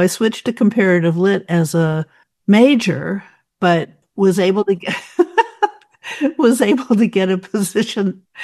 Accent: Rochester, New York, United States; Well, I was born and raised in Rochester.

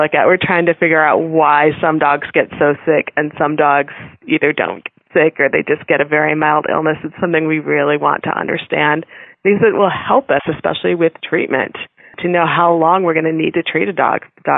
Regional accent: Midwest, United States; moved away as an adult; also born or lived in East Coast; now in Tucson, United States; And I grew up in the Midwest, went to vet school on the East Coast, and moved to Tucson 17 years ago.

